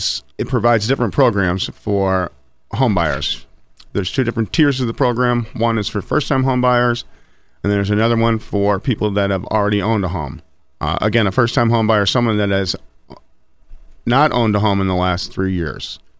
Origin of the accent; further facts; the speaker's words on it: Dunmore, Pennsylvania, United States; I was born and raised in Dunmore.